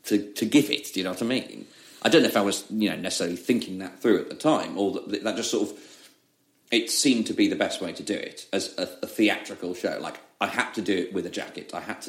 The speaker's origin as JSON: {"language": "English", "town": "Leeds", "region": "Yorkshire and the Humber", "country": "United Kingdom", "accent": "Leeds", "said": "like over Christmas, my Leeds accent came back. When I hang out with pappies, because all my family are for wolves, I have a wolves accent."}